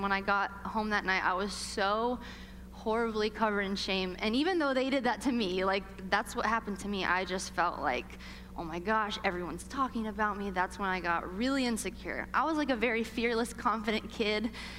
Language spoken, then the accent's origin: English; Ohio, United States; now in Las Vegas, United States; I live in Vegas now. I used to live in Ohio. I grew up in Ohio. Woo! I am not used to this weather. Oh my goodness. It's frigid. I am a West Coaster. I've been on the West Coast for like almost 20 years now